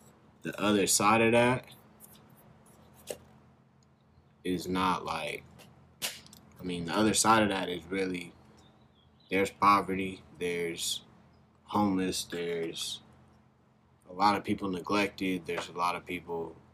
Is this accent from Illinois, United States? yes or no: no; Pasadena, California, United States; As we grew up in Pasadena, like we were always, I couldn't wear any red.